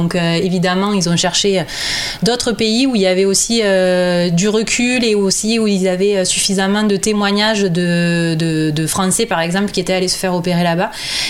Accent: Southern France, France; Moi, comme on peut m'entendre, je viens du sud de la France.

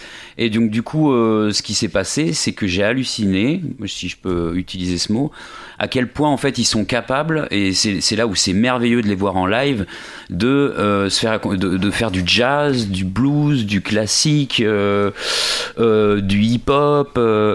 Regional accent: Surgères, Nouvelle-Aquitaine, France; Oui, alors comme je suis de Surgères, je suis tellement imprégné.

